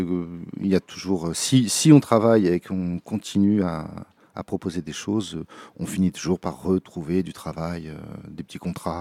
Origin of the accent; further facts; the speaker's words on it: Joué-lès-Tours, Centre-Val de Loire, France; je viens d'une ville à côté de Tours, qui s'appelle Jouer-les-Tours.